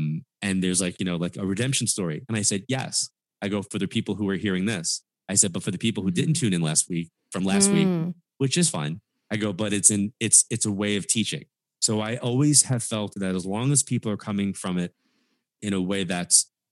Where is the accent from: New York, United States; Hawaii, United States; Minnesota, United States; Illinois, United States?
New York, United States; I am a New Yorker, right? My dad was a New York City officer, and I grew up with comments like